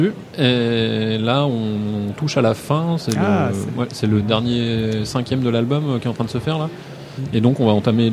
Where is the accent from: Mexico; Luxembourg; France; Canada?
France; Rouen, Normandy; accent: Rouen dialect; Je suis d'Arouen.